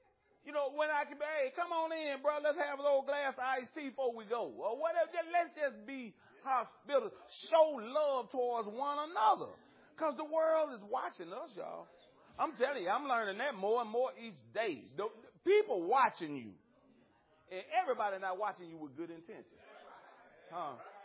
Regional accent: Alabama, United States; I'm from the South Old Country Bumpkin from Alabama.

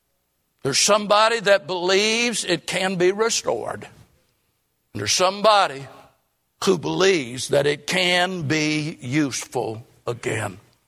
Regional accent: Florida, United States; I preach that because I'm from Florida.

